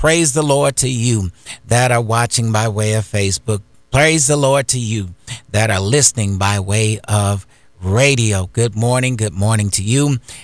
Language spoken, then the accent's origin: English; Indiana, United States; now in Florida; I'm from Indiana, and sometimes I miss the snow.